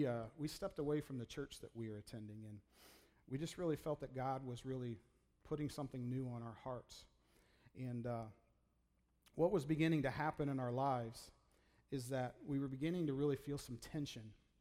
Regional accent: Illinois, United States; I am from Illinois, but I get y'all in my vocabulary now.

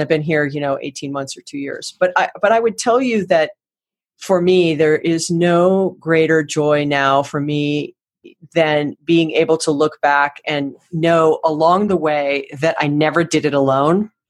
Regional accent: Hawaii, United States; we went to rival high schools. We're both from Hawaii.

